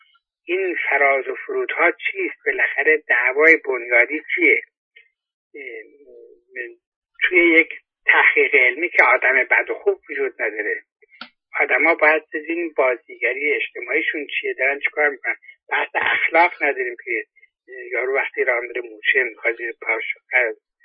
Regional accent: Iran; یعنی ما به عنوان یک ایرانی از اینکه برده شهریار باشیم یا برده خلیفه

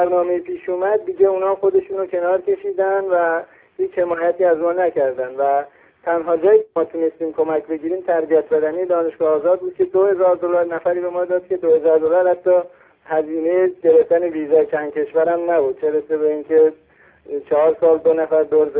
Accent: Ardabil, Ardabil Province, Iran; چون من خودم بچه اردبیل هستم

